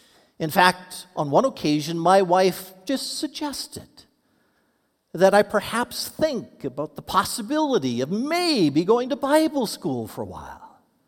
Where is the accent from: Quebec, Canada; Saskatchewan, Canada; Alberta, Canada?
Saskatchewan, Canada; Regina; also born or lived in Moose Jaw; I was born in Moose Jaw. I grew up here in Regina. But right after getting married, my wife and I moved to Saskatoon